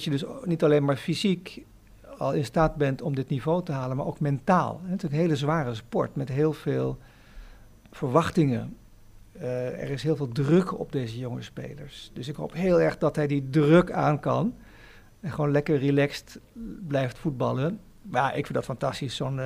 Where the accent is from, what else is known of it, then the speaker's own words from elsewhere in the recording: Amsterdam, North Holland, Netherlands; ik ben eigenlijk wel echt Amsterdammer en Ajax-fan, altijd.